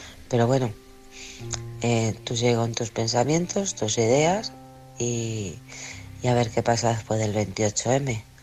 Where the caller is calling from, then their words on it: Alcorcón, Community of Madrid, Spain; del Alcorcón.